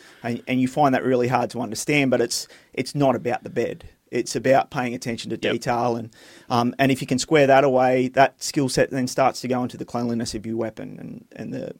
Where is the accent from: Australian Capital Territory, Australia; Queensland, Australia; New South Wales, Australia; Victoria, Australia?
New South Wales, Australia; Gunnedah; I grew up in Gunnedah in northwest New South Wales.